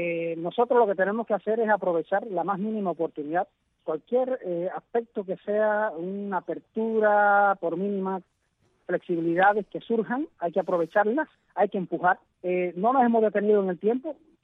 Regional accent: Cuba; Hasta ahora hay muchos espectadores aún, diría yo, dentro de mi pueblo, pero tenemos que cambiar esa masa. Hay que convertir al pueblo de Cuba en actor de cambio.

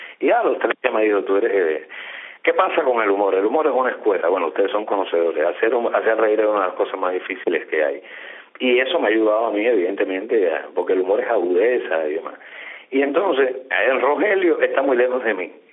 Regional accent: Havana, Cuba; born there; yo nací en Santo Suárez e involucioné a Mantilla, como dicen

